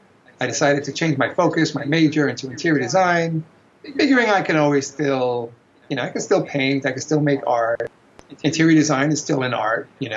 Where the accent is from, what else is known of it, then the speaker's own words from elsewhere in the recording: New York City, New York, United States; I'm actually that rare breed, born and bred in New York.